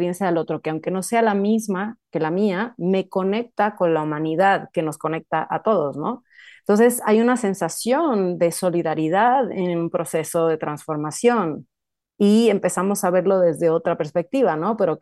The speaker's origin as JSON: {"language": "Spanish", "country": "Puerto Rico", "tie": "born or raised there", "lives_now": "Mexico", "said": "Yo soy puertorriqueña, nacida y criada allá, pero llevo mucho tiempo en México y por eso a veces mi acento es como que no se sabe ni de dónde es."}